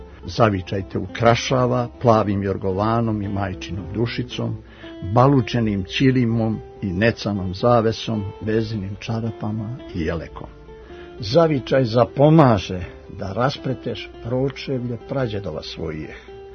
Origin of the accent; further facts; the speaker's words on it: Dragačevo, Šumadija and Western Serbia, Serbia; Da, ja sam seljačko dijete iz Dragačeva.